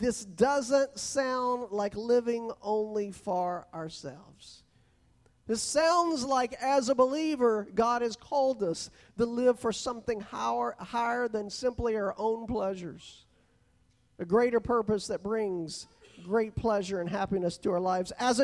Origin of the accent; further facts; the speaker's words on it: Texas, United States; also born or lived in Ohio / Belize; I grew up in Texas. I grew up my whole life in Texas, except living 4 years in Ohio, but I was already an adult there, and then living the 8 years in Belize.